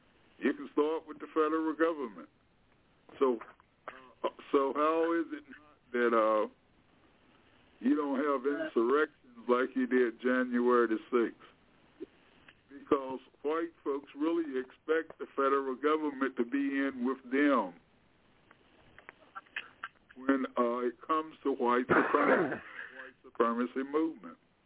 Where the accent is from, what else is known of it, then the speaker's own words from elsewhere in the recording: United States; As an American, I suppose when it comes to those of us who go back and we know the history of the Native Americans